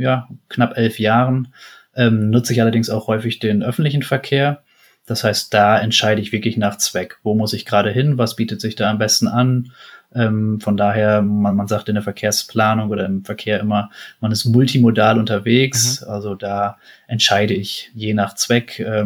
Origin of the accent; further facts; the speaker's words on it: Lower Saxony, Germany; born there; Ich komme gebürtig aus dem Emsland, einer sehr fahrradaffinen Region.